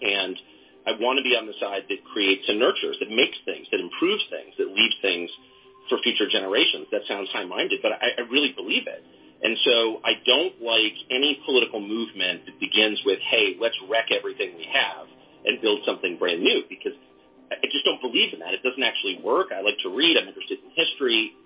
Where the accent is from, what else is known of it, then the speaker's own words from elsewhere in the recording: La Jolla, California, United States; also born or lived in Georgetown; I grew up in La Jolla and Georgetown, so it's not like I'm the son of a coal miner.